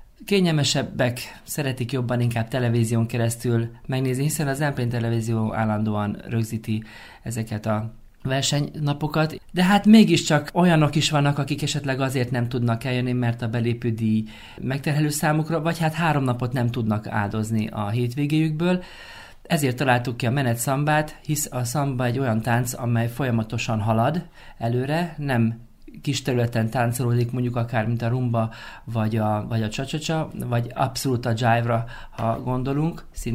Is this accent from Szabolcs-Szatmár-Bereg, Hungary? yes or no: no; Sátoraljaújhely, Borsod-Abaúj-Zemplén, Hungary; also born or lived in Pécs; 10 évet töltöttem Pécsen, mielőtt hazaköltöztem Sátorújhelyre, szülővárosomba